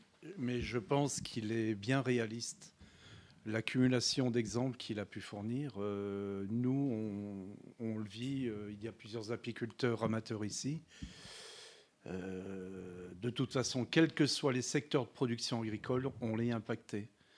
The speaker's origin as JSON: {"language": "French", "town": "Le Puy-en-Velay", "region": "Auvergne-Rhône-Alpes", "country": "France", "said": "Mon père en avait, je viens du Puy-en-Velay, à côté d'une commune."}